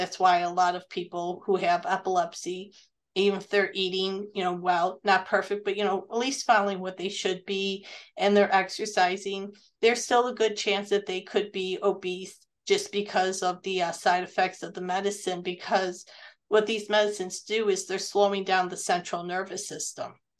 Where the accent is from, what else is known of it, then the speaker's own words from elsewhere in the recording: United States; growing up in America as a child, the attitude was you didn't question your doctor.